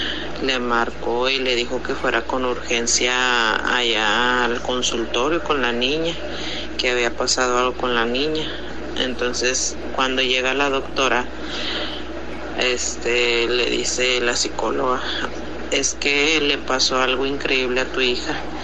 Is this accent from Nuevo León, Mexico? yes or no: no; Torreón, Coahuila, Mexico; soy de Torreón, Coahuila.